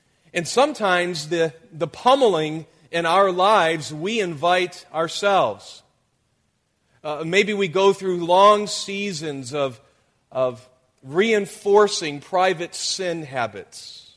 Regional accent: Detroit, Michigan, United States; I'm from the Detroit area. I grew up in the auto industry.

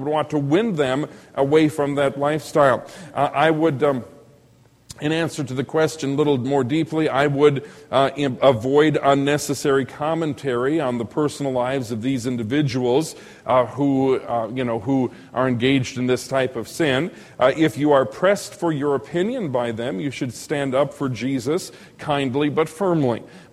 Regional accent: United States; I don't have to embrace anything. I am an American.

